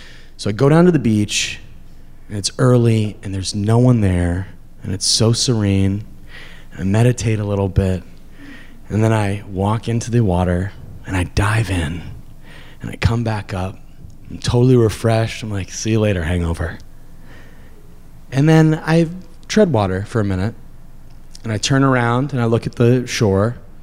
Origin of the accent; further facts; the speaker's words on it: Massachusetts, United States; Hi. So I grew up in Massachusetts. Both my parents from Massachusetts, very Irish Catholic family.